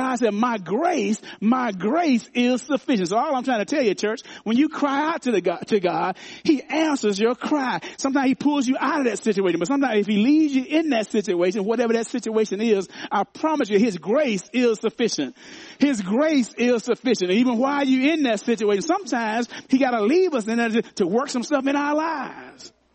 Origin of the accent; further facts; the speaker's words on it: Arkansas, United States; Didn't even know what Chattanooga was. I'm from Arkansas. I'm from Southern Arkansas.